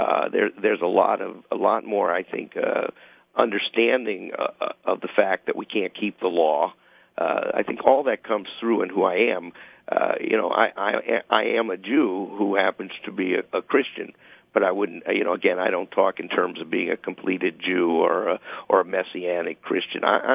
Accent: the South, United States; You're not going to understand the discrimination I grew up with in the South

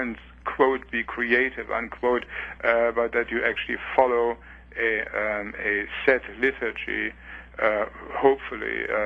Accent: Leipzig, Saxony, Germany; In fact, in my hometown in Leipzig, until the end of the 18th century, the Latin Mass was still sung alongside other forms of the Mass.

